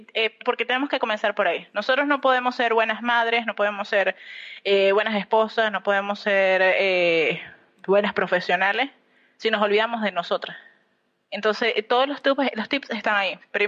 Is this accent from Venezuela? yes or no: yes; Venezuela; moved away as an adult; now in Argentina; un año antes de venirme para Argentina. Yo soy venezolana.